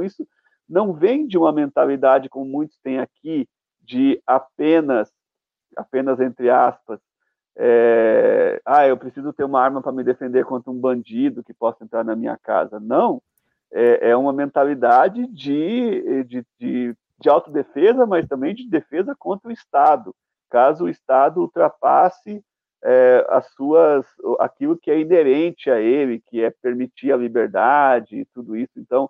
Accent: Brazil; Para nós que somos brasileiros

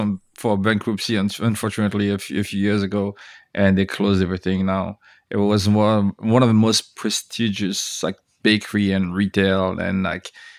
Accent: France; That's one of my saddest things, you know, growing up in France. I've been to like lots of bakeries.

